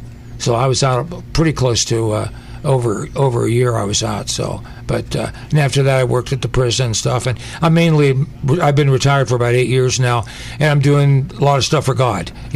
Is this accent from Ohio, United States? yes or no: yes; Ohio, United States; now in Poland; And I'm in Poland now. I live in Poland now. So, but yeah, Majorie's my hometown.